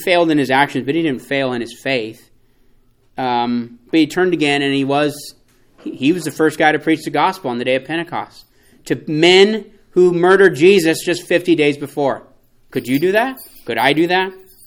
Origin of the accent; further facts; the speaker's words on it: California, United States; I really don't care because I grew up in California. I'm sorry, but I grew up in California and rooted for the 49ers in the 80s